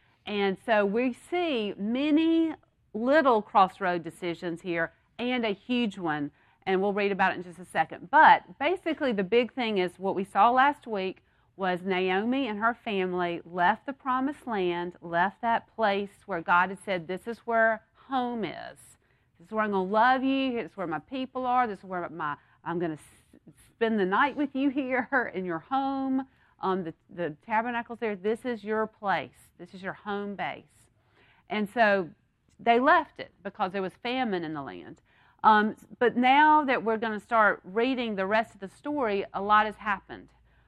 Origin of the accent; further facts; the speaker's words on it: Mississippi, United States; from where I grew up in the Delta, I don't know if there's a sense of, I don't know if it's a Delta thing, a Mississippi thing